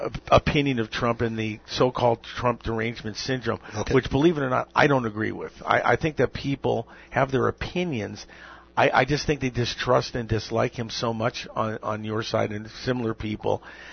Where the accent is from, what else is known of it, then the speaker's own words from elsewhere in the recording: United States; Oh, no. I'm an American.